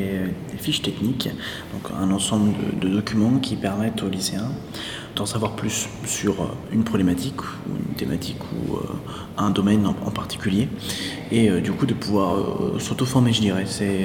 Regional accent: Chambéry, Auvergne-Rhône-Alpes, France; Et je viens de l'académie de Grenoble à Chambéry en Savoie.

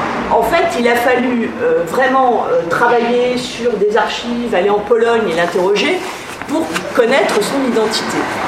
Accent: Paris, Île-de-France, France; il se trouve que je suis parisienne

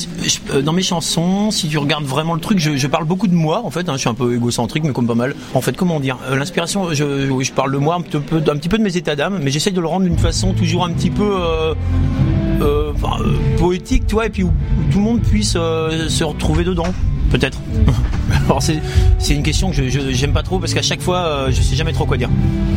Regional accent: Pays de la Loire, France; Je viens de la Mayenne. Donc en gros la Mayenne, si tu veux savoir, c'est un peu comme les Deux-Sèvres, un peu plus au-dessus quoi. Voilà. Donc à côté de Laval.

